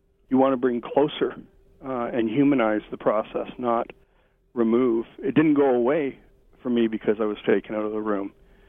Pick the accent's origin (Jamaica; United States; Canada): Canada; because we're Canadian, and we'd go fishing up north every year